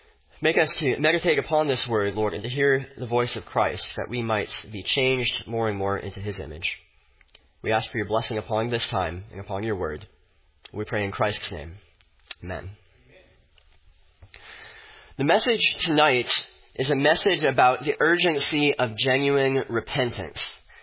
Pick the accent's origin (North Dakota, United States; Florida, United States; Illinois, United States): North Dakota, United States; Fargo; I remember years ago when President George W. Bush came to my hometown of Fargo, North Dakota, and the entire city was bustling